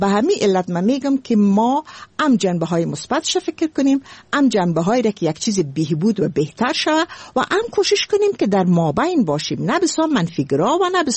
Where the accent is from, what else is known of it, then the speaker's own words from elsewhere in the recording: Afghanistan; ما از افغانستان قدیم هستم و ما از افغانستان هستم